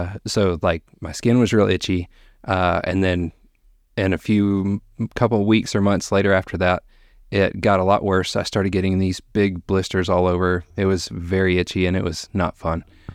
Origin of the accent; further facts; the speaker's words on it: Huntsville, Alabama, United States; moved away as an adult; I always tell folks around here Huntsville because that's just the easiest thing.